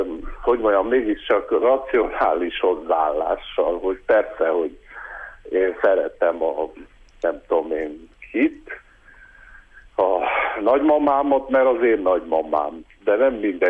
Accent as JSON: {"language": "Hungarian", "country": "Hungary", "said": "hát én menő vagyok, mert magyar vagyok"}